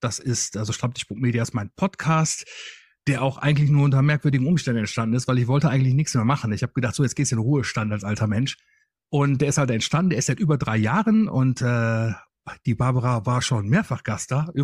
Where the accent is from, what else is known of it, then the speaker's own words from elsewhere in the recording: North Rhine-Westphalia, Germany; Also ich komme aus dem Rheinland. Ich wohne direkt bei Düsseldorf